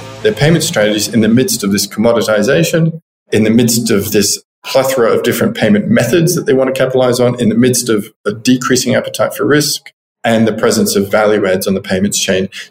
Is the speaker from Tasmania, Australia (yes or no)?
yes; Tasmania, Australia; I'm a left-handed homeschooled Tasmanian. So I was born in Tasmania, which is an island off the coast of Australia.